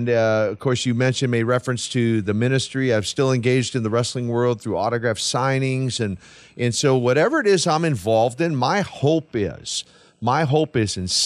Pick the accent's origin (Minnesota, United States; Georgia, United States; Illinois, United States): Minnesota, United States; I'm not from Russia, you know, hail from the great state of Minnesota. And so I didn't grow up in Russia.